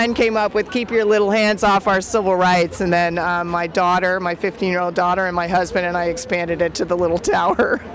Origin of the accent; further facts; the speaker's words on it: Berkeley, California, United States; I came from Berkeley, California.